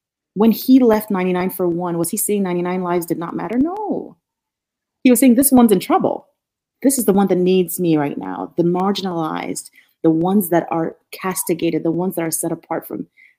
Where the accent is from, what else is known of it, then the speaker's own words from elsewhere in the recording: Nigeria; Growing up in Nigeria, I grew up with a lot of resources.